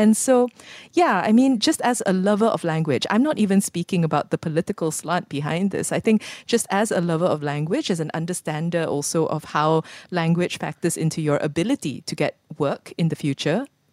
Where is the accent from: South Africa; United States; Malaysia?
Malaysia; One of the great values of, or one of the great things about being a Malaysian is understanding a joke that is told in a variety of languages.